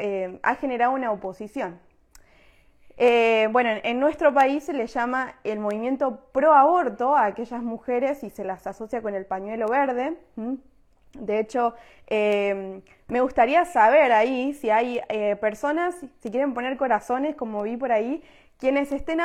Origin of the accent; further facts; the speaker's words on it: Argentina; por lo menos en mi país, en Argentina